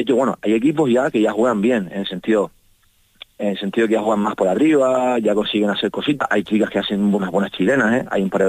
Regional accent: Canary Islands, Spain; Yo soy el único canario que lleva yendo desde 2013

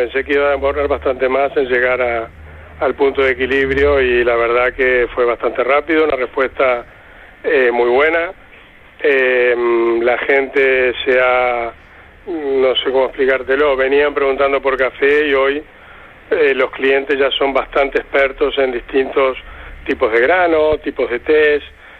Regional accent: Buenos Aires, Argentina; also born or lived in Valencia; now in Fuerteventura, Spain; yo vengo de Buenos Aires, pasé primero por Valencia, donde tuve negocios de distribución de hostelería y restaurantes. Y hace 4 años, brevemente y resumiendo, hace 4 años me instalé aquí en Fuerteventura.

